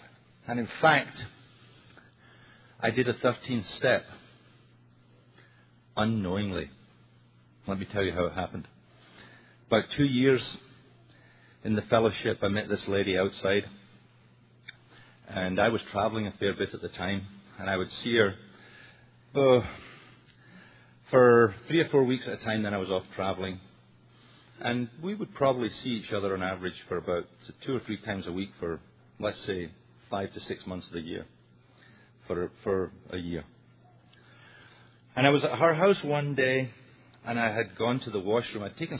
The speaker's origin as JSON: {"language": "English", "town": "Montreal", "region": "Quebec", "country": "Canada", "said": "I'm an alcoholic from Montreal."}